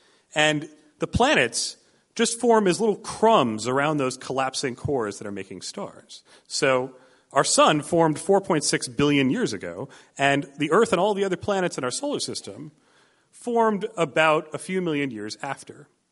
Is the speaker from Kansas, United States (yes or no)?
no; New York, United States; But I grew up outside of New York City, and there wasn't actually a lot to see there. It wasn't that pretty.